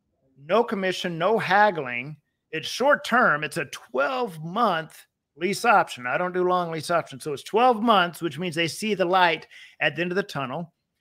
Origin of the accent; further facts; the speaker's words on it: Texas, United States; I like analogies, Jay, and I'm from Texas, so I like analogies, and I like Mexican food.